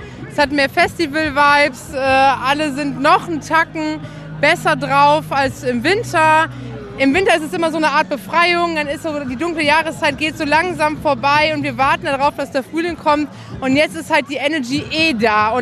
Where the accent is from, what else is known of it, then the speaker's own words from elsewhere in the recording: Linz am Rhein, Rhineland-Palatinate, Germany; ich komme aus Linz am Rhein.